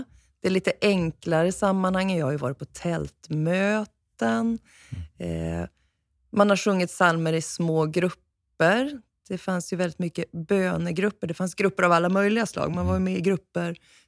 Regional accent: Holmsund, Västerbotten County, Sweden; Jag växte upp i Solbackakyrkan som var i Holmsund.

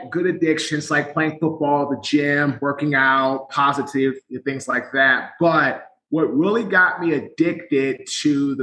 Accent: Washington, District of Columbia, United States; So I'm from Washington, D.C. I went to Howard University in Washington, D.C.

